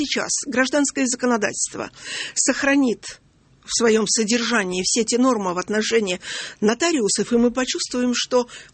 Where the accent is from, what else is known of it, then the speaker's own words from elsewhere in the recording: Saint Petersburg, Russia; Я еще вот я из Петербурга сама.